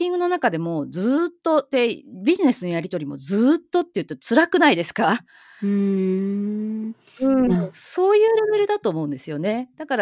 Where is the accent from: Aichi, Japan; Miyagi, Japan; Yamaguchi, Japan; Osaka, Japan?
Aichi, Japan; Nagoya; 私名古屋出身じゃないですか